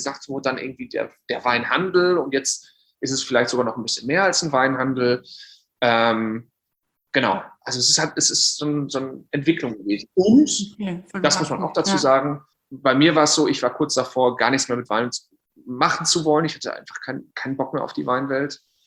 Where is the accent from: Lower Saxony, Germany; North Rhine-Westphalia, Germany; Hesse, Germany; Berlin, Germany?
North Rhine-Westphalia, Germany; Also ich komme eigentlich aus, also bin aufgewachsen im Sauerland